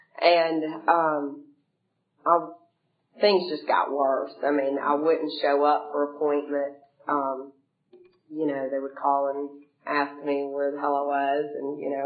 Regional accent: Savannah, Georgia, United States; now in Atlanta, United States; So, and I'm from Savannah, so I went to a detox in Savannah

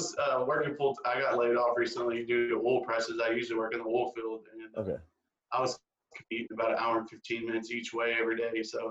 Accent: Luling, Texas, United States; also born or lived in College Station, United States; I mean, it's a great place to live, other than the fact that everybody says it stinks. But other than that, you know, regular old small town Texas, you know, grow up and fishing

